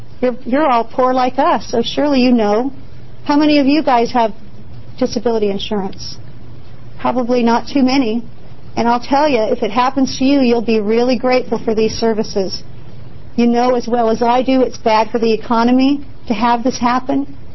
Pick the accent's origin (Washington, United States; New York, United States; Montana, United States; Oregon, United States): Oregon, United States; Eugene; I'm from Eugene, Oregon.